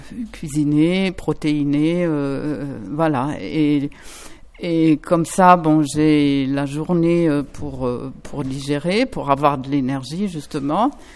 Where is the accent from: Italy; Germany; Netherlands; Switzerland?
Germany; now in France; Bon, je suis allemande d'origine.